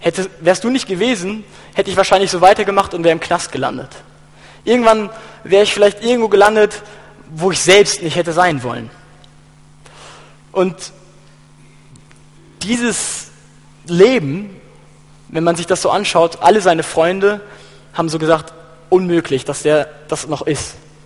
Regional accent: Germany; Es war die Parade of Nations, wo alle mit ihren Fahnen einzogen, wo wir als Deutsche auch unsere Flagge hochhalten durften.

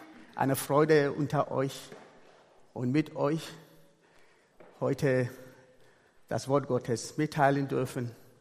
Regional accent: Ghana; also born or lived in Togo; ursprünglich komme ich aus Togo, aber ich bin in Ghana aufgewachsen. Und von daher kann ich der ghanesischen Sprache, die Kultur und jenes.

